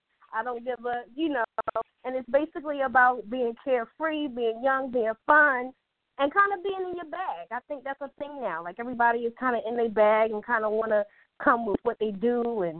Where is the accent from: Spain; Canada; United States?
United States; Baltimore, Maryland; now in Dallas, United States; I also host my own radio show at Power 214 in Dallas, Texas. I'm from Baltimore, but I be everywhere.